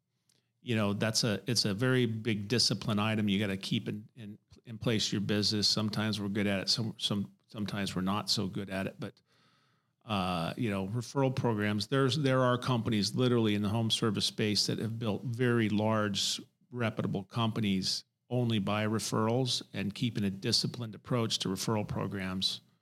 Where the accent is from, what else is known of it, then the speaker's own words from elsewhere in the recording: Las Vegas, Nevada, United States; I'm from Vegas, a lot of taxi cabs.